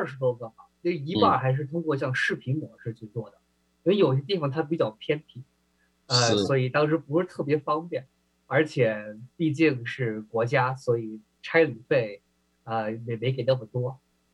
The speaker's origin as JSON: {"language": "Chinese", "town": "Seattle", "region": "Washington", "country": "United States", "tie": "born or raised there", "said": "我成长于西雅图嘛，所以对这一片土地、这一片社区还是有很大的、很浓郁的情感的。"}